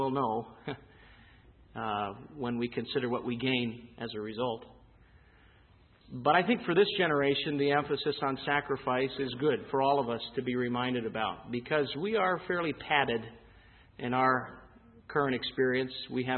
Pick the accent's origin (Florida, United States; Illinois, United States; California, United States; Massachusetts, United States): Illinois, United States; Chicago; Memorial Day was always a very significant day at our house growing up in Chicago.